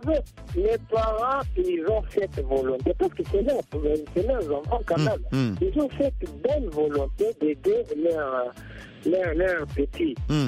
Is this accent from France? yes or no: no; DR Congo; comme ici chez nous en RDC